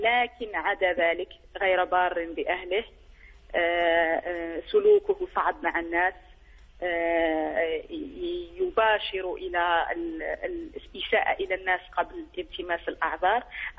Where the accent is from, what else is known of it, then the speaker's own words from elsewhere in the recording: Algeria; أنا من الجزائر